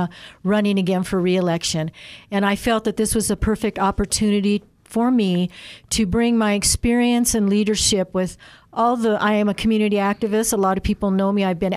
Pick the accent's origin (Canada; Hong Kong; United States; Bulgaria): United States; Arizona; And I grew up in District 1.